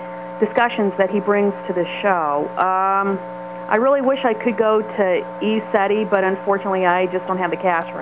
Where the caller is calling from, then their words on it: Columbus, United States; Hi, Kevin. … from Columbus.